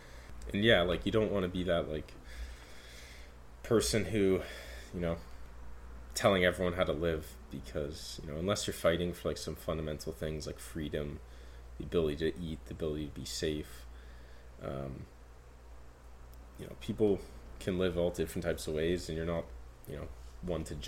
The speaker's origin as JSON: {"language": "English", "country": "Canada", "said": "Like, I'm from Canada. Definitely have it better here in many ways."}